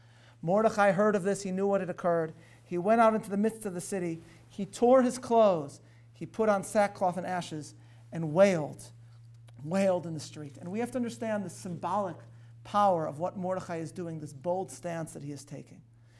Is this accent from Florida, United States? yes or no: no; Illinois, United States; Lincoln's home state and my home state of Illinois.